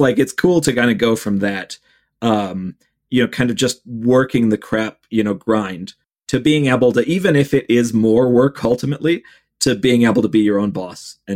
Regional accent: Cleveland, Ohio, United States; moved away as an adult; Oh, okay. Cause I'm from Cleveland and I moved away, middle of 2016.

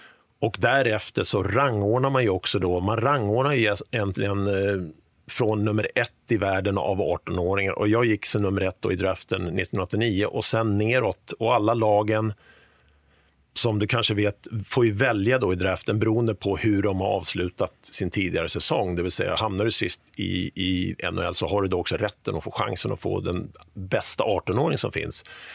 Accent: Sollentuna, Stockholm County, Sweden; man nu spelar på garageuppfarten med mina två bröder hemma i Sollentuna här

